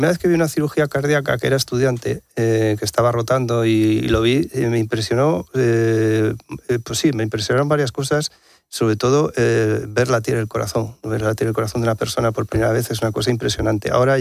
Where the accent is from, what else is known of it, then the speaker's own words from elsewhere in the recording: Santander, Cantabria, Spain; porque yo soy de Santander